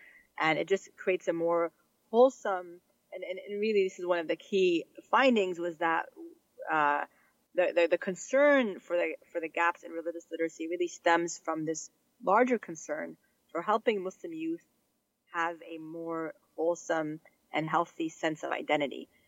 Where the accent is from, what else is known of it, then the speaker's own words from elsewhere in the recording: Panama City, Florida, United States; also born or lived in Northern Virginia; now in Charlotte, United States; I'm new to Charlotte, I should say. I grew up in the Panhandle in Panama City, Florida, and then for the last 12 years prior to last year, I was in the D.C. suburbs, Northern Virginia.